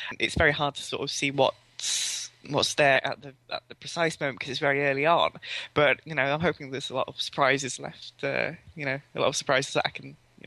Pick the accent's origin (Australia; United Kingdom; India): United Kingdom; Middlesbrough, North East England; I'm on the developer course and I'm from Middlesbrough.